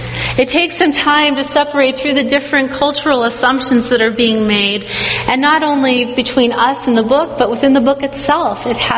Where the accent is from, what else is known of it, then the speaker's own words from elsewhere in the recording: California, United States; And growing up in California, this was a really big part of my historical identity.